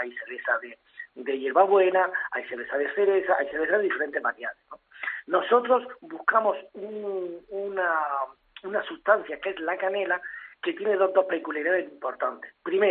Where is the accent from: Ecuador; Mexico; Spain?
Spain; Granada, Andalusia; nosotros como buenos granadinos